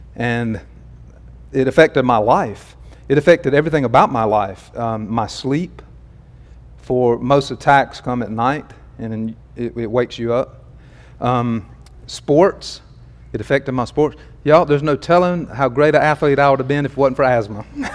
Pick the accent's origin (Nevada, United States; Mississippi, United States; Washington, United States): Mississippi, United States; Pascagoula; born there; I was born in Pascagoula, Mississippi, in the 20th century.